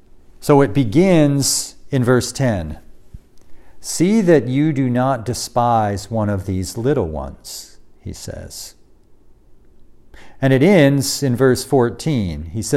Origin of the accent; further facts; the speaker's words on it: United States; I don't quite fit America, and I'm an American.